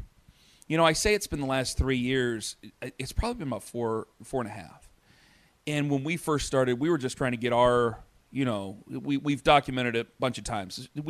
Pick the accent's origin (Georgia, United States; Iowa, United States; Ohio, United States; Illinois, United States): Ohio, United States; Canton; My family has treated Cleveland like it's the biggest city in the world. You know, we're from Canton.